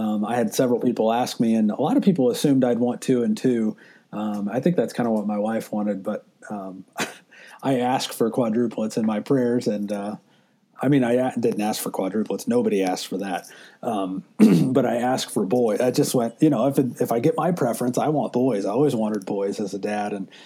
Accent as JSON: {"language": "English", "region": "Indiana", "country": "United States", "tie": "born or raised there", "said": "I grew up fishing with my dad a lot. We grew up right on the Wabash River here in Indiana."}